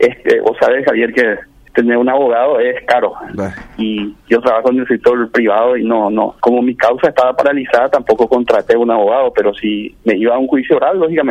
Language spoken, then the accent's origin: Spanish; Asunción, Paraguay; Asunción está en una situación muy complicada, y bueno, yo también soy asunceno.